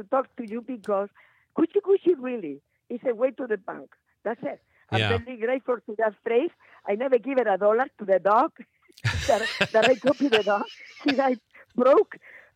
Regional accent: Murcia, Region of Murcia, Spain; born there; English is a second language

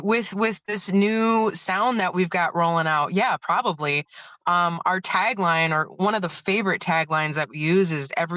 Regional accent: Janesville, Wisconsin, United States; So I am from the Janesville, Wisconsin area

